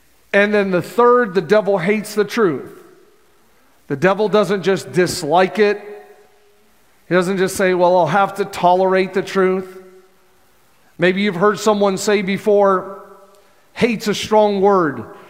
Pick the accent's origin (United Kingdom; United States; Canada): Canada; I'm from Canada, for those of you that don't know.